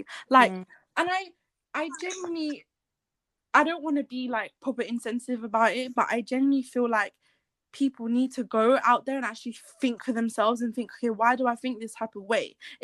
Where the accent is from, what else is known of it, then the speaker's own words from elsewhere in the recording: Philippines; I'm Filipino, yeah. I'm going to speak from my aspect of being Filipino and growing up with Filipino values and whatnot, yeah.